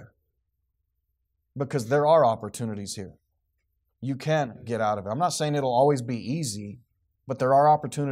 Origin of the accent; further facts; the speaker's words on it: Roswell, United States; It reminds me of growing up in Roswell when my dad was alive.